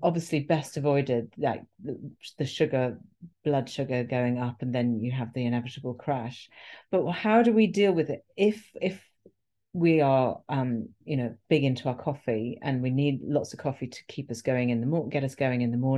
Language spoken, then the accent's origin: English; United Kingdom; Being British, I will have a nice cup of strong English tea, and that sorts me out for the rest of the day.